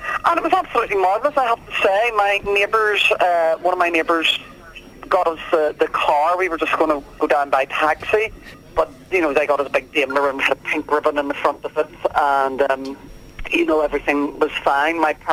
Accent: Belfast, Northern Ireland, United Kingdom; I live in the Ormer Road in South Belfast at the moment, but I was brought up in West Belfast during the Troubles here in Northern Ireland

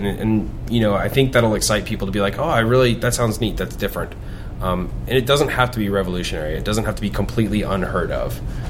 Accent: Texas, United States; And I grew up in Texas, went to college in Oklahoma, so it's just something that's always been around me.

